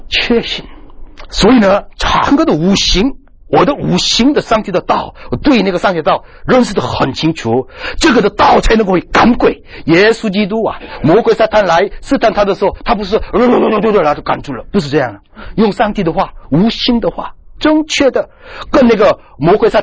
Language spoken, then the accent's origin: Chinese; China; 我从大陆来的